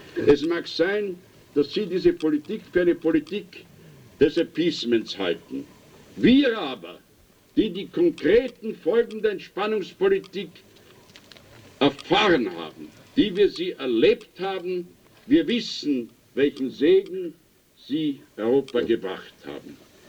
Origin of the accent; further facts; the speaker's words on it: Austria; Und da ich aus Österreich komme, möchte ich Ihnen noch eines sagen. In wenigen Tagen werden wir Österreicher die 30. Wiederkehr des Abschlusses des Staatsvertrages